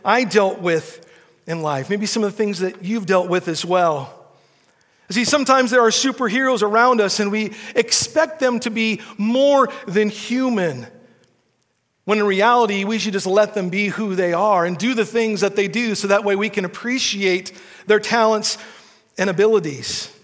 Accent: Seattle, Washington, United States; I grew up in Seattle, and maybe you're familiar with a few of these guys I looked up to as some of my heroes.

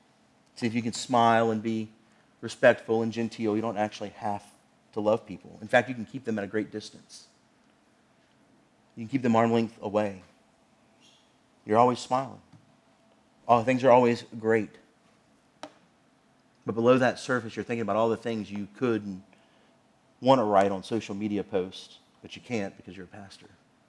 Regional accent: Virginia, United States; I'm a Southerner. I'm a Virginian through and through.

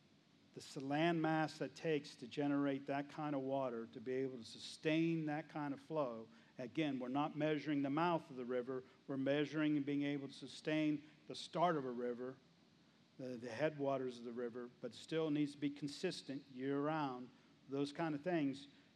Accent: West Virginia, United States; I'm from West Virginia. Creeks are fun places to go play.

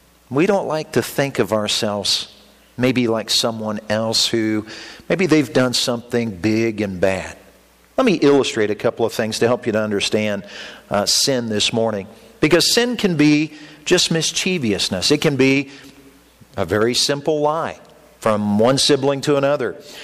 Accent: Indianapolis, Indiana, United States; and I'm from Indianapolis, that area

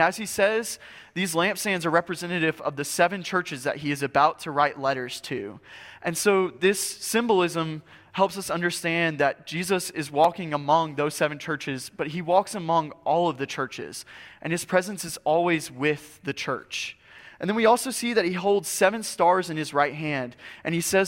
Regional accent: the South, United States; Growing up in the South, we love college football a little bit more than we love, like, NFL football.

